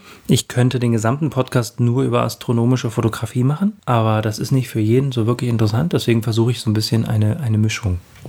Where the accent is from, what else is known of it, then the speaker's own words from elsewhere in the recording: Brandenburg, Germany; wie ich mir das ehrlicherweise aus meiner Heimat schwierig vorstellen kann. Brandenburg ist ganz schön